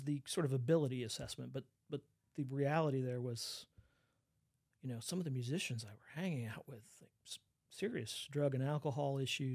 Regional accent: Austin, Texas, United States; Like I grew up in Austin, Texas, so I've been around live music my whole life.

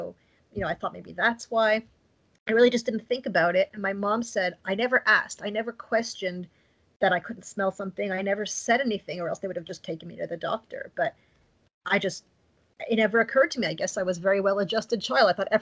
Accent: Montreal, Quebec, Canada; also born or lived in Toronto / Durham; I'm from Montreal, Canada, and that's where I live right now. I'm an attorney and a mom of young kids. I've moved around a bit. I was born and raised here, but I went to law school in Toronto.

